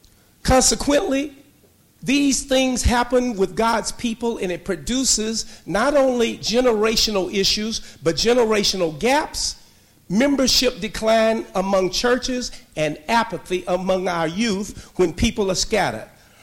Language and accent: English; Arkansas, United States; excuse me, I'm from Arkansas, from the outskirts